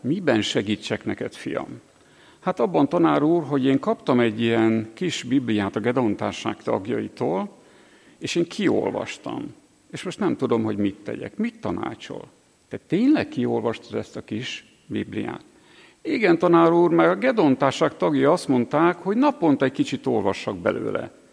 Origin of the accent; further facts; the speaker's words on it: Monor, Pest, Hungary; Monorról vagyok én is, és monori ez a tanár is.